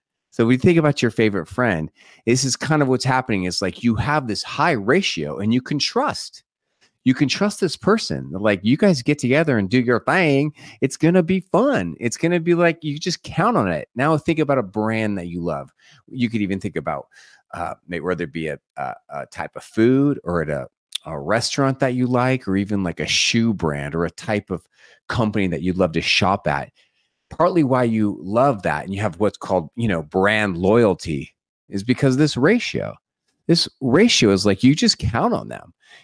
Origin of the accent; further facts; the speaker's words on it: San Diego, California, United States; I grew up in San Diego. It's really big down there.